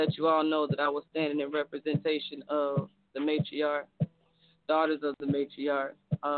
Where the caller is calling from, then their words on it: Mobile, Alabama, United States; I'm calling from Mobile, Alabama.